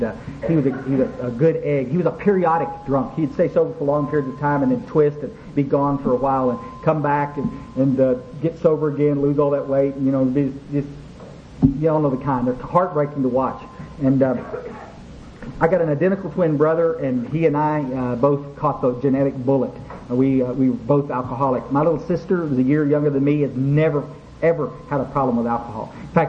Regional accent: Kerrville, Texas, United States; I went back to my hometown of Kerrville

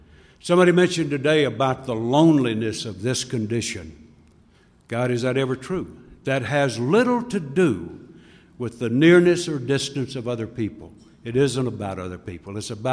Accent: North Carolina, United States; when I grew up in Mayberry down in North Carolina.

